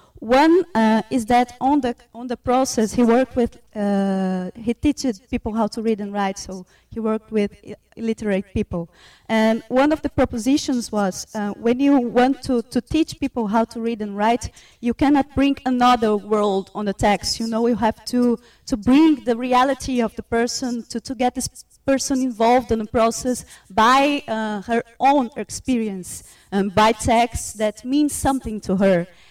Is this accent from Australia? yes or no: no; Brazil; English is a second language; I'm from Brazil, from the Federal University of Santa Maria